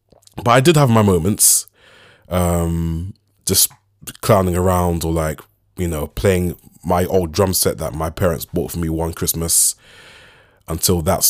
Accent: London, United Kingdom; So I was born and raised in the East End of London.

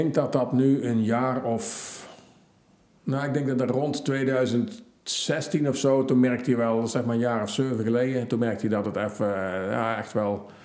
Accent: Cuijk, North Brabant, Netherlands; ik kom uit Kuik, ik kom uit Brabant, maar ik woon toevallig 1,5 uur rijden van mijn zaak af.

